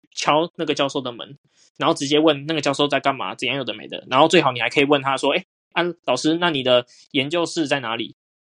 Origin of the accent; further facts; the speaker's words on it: Keelung, Taiwan; 而且那时候因为我是基隆人啊，然后成大在台南啊，那时候就很不想下来